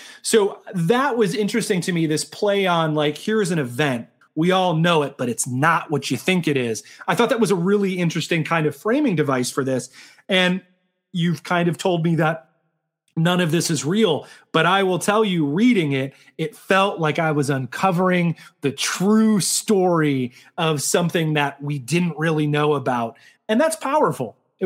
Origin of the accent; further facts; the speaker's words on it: Michigan, United States; But I also know that I grew up in Michigan, where every child had to listen